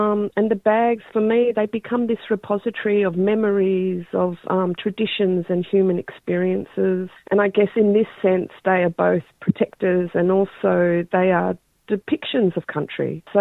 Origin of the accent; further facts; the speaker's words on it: Victoria, Australia; Gunditjmara woman. I've also got connections to Torres Strait, but I've been born and bred on Bunwurrung and Budurrung country, and I also live and work on Wurundjeri and Bunwurrung country of the Kulin Nation.